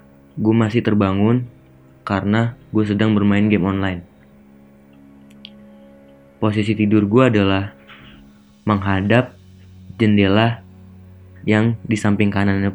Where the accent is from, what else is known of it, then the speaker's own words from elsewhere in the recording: Jakarta, Indonesia; gue dari Jakarta.